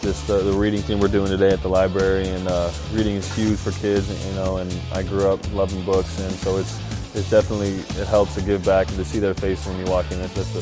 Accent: California, United States; I'm from Southern California, and we're here to reach you guys today.

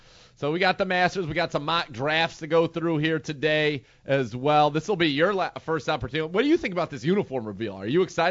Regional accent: California, United States; I was, because when I grew up in the Bay Area with the A's, we got season tickets in 87

